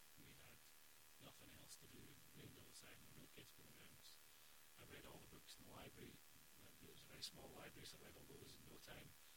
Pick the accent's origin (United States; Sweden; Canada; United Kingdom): United Kingdom; Scotland; Where I grew up in the Highlands, we never saw an author in school.